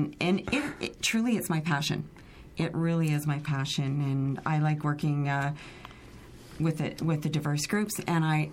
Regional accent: Guelph, Ontario, Canada; I was born and raised in Guelph. My dad was a World War II veteran who came from Poland after World War II, and he married my mom here, which is she's of Italian descent

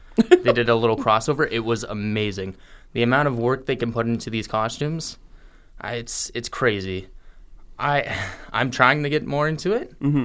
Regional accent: Guelph, Ontario, Canada; Yeah, just because I'm from Guelph.

